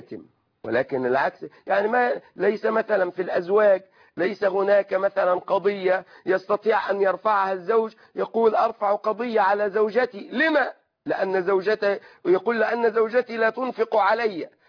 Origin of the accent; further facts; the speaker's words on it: Egypt; هل يعملون بالوصية الواجبة كما يعملون عندنا في مصر أم اعتمدوا رأي الجمهور؟